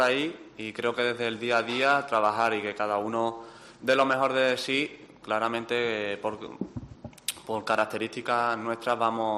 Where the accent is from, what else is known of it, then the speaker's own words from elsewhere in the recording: Andalusia, Spain; Como andaluz es un orgullo